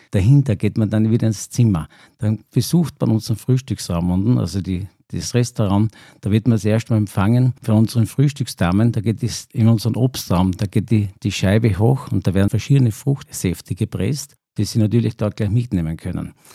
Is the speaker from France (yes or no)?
no; Styria, Austria; Ich komme aus der Obersteiermark, aus der Gößergegend, sagen wir